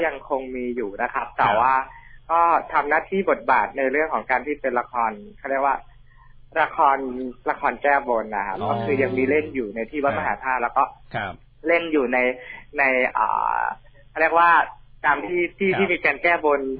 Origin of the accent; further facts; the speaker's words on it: Phetchaburi, Thailand; ผมเนี่ยก็เป็นคนเพชรบุรีนะครับ